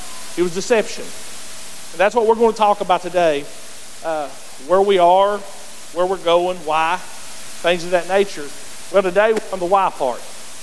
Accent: Greenville, United States; I remember growing up myself, I grew up in Greenville where we had a lot of game rooms.

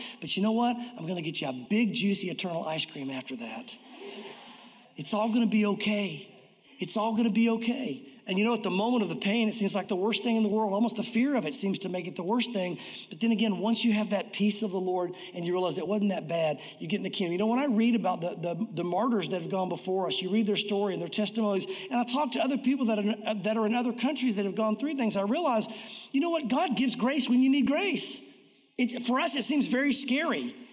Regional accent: United States; I just left. I'm an American. They probably wouldn't put me in jail.

